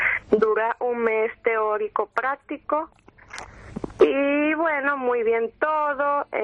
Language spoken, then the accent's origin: Spanish; Venezuela; moved away; yo vengo de Venezuela. Ya tengo aproximadamente un año acá